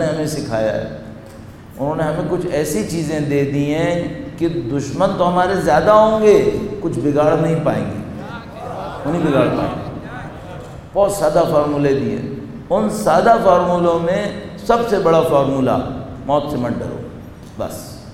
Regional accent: Pakistan; born there; میں یہاں مرنا چاہتا ہوں, پاکستان یہاں پیدا ہوا ہوں, یہیں مرنا چاہتا ہوں, یہاں قبر دیکھنا چاہتا ہوں اپنی.

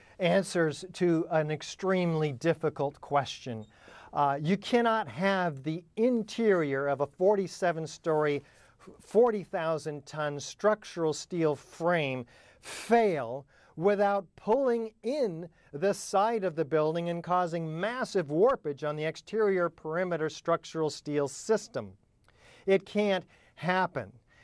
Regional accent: United States; As an American, I am deeply disturbed about the state of affairs

